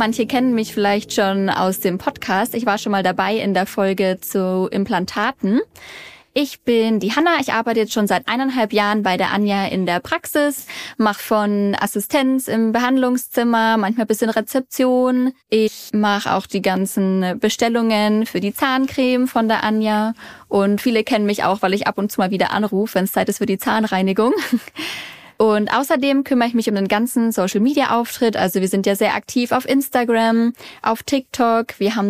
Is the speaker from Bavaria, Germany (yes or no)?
yes; Bavaria, Germany; now in Munich, Germany; Gebürtig komme ich aus Franken